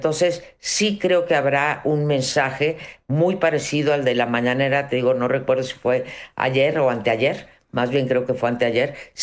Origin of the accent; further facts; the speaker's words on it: Mexico; parece, me duele como mexicana decir esto.